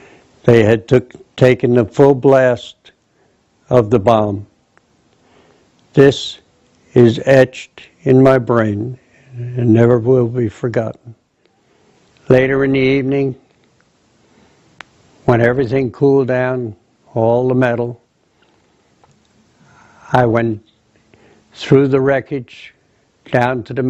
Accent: Union, New Jersey, United States; I'm 89 years old. I'm from Union, New Jersey.

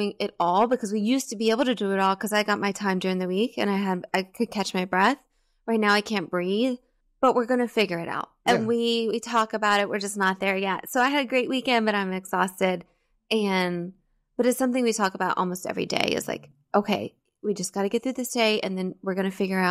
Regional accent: Georgia, United States; moved away; also born or lived in Texas / Alabama; I was born in Texas, grew up in Georgia, went to school in Alabama. I went to Auburn, and somehow I am now living in Massachusetts.

